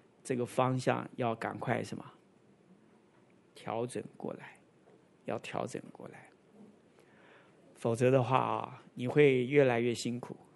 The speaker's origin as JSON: {"language": "Chinese", "country": "Taiwan", "said": "你觉不觉得我们台湾人在这里生长的人，我们的性情很浮动"}